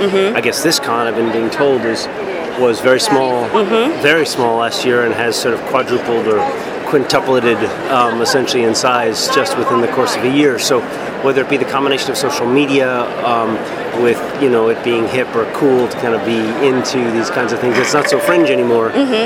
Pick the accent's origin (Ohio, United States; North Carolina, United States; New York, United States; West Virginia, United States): New York, United States; New York Comic Con was so fun because I'm also from New York, so it's home.